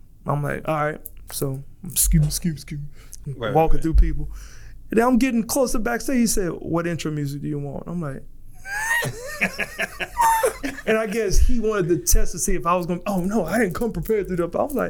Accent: Austin, Texas, United States; They even took me to my hometown of Austin, Texas. And that was just lovely, you know, being in front of my peoples.

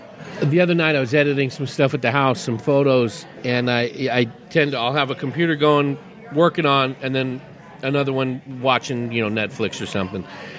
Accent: California, United States; I grew up in the East Bay, Oakland suburb, which was that sprawling, every town just bled into the other.

